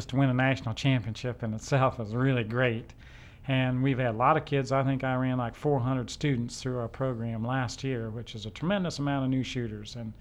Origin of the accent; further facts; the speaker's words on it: Midwest, United States; I think being a Midwesterner originally, Ron, I'd always chased pheasants a lot and had a great time in the field.